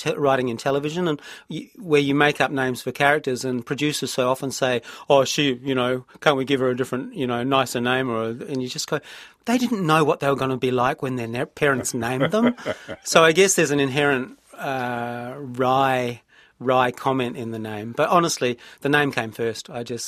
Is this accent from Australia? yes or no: yes; Australia; now in New Zealand; I also felt I had a certain advantage as an Australian coming to New Zealand in that I didn't bring any baggage with me.